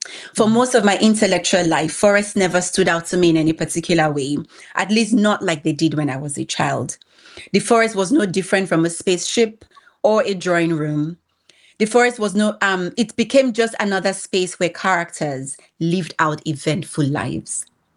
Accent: Benin City, Edo, Nigeria; I grew up in Benin City, the sprawling remains of the Benin Empire, one of West Africa's greatest forest kingdoms. I am Edo, and my ancestral lands where my father and mother grew up are built up villages

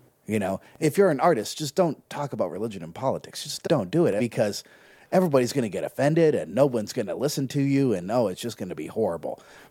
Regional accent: Fort Bragg, California, United States; So I grew up in Fort Bragg, California. It's a small town on the coast of California.

